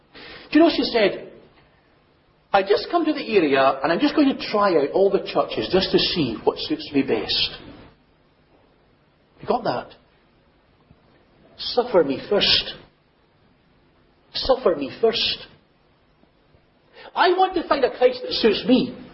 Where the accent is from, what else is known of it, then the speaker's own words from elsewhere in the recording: Scotland, United Kingdom; when I was growing up in Scotland